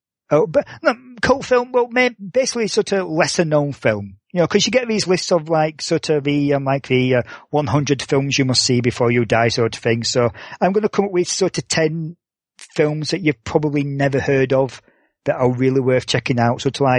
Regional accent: Barnsley, Yorkshire and the Humber, United Kingdom; certain teams were coming in to, you know, play my hometown, Barnsley.

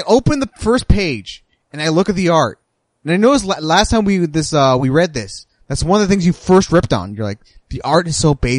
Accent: United States; But, you know, I'm an American. I don't necessarily know everything about that conflict.

